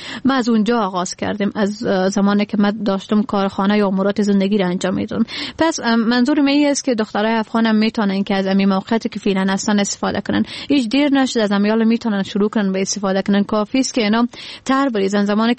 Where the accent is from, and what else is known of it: Badakhshan, Afghanistan; now in Kabul, Afghanistan